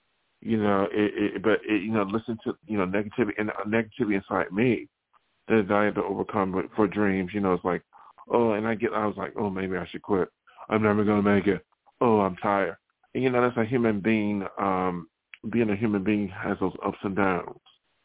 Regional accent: Buffalo, New York, United States; And I knew that when I was from Buffalo, New York.

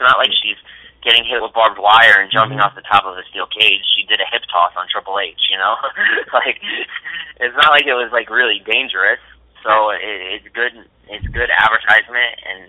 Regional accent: Connecticut, United States; I'm from Connecticut, and this is a Connecticut thing.

